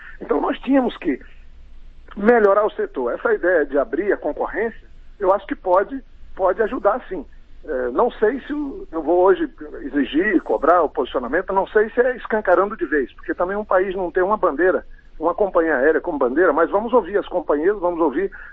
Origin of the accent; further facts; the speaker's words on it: Acre, Brazil; não é porque eu sou do Acre